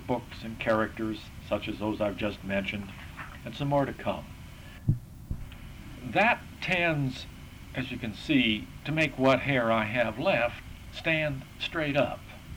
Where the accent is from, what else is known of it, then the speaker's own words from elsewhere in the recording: United States; I come from a place. I originate, as an American, from a place in a specific rural Western sense of the word.